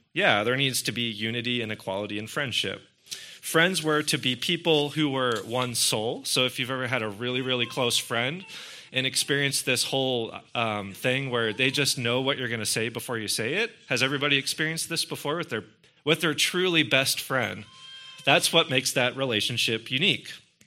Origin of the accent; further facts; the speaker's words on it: Pittsburgh, Pennsylvania, United States; A couple years ago, I had the privilege of officiating a wonderful and lovely wedding in my hometown of Pittsburgh.